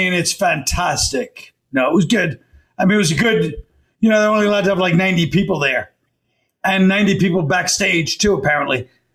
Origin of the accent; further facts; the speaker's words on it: Brooklyn, New York, United States; I'm from Brooklyn, but basically I know East Meadow because it's one of those Irish Nassau County towns that we love.